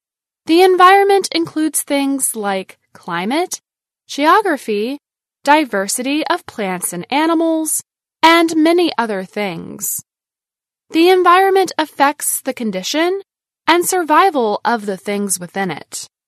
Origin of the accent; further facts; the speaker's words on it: India; I am from India.